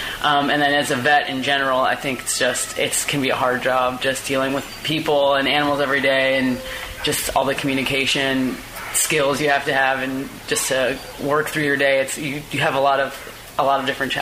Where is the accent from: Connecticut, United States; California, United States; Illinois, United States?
Illinois, United States; Chicago; moved away as an adult; also born or lived in Canada; now in Melbourne, Australia; I'm from Chicago, so the vet school in my state is the University of Illinois